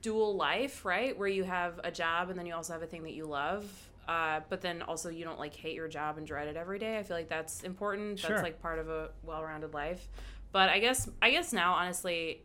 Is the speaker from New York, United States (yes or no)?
no; Chicago, Illinois, United States; Portage Park, north side.